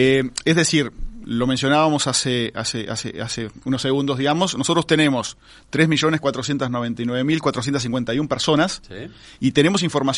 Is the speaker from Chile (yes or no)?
no; Minas de Corrales, Rivera, Uruguay; voy a poner el ejemplo de mi pueblo en Minas de Corrales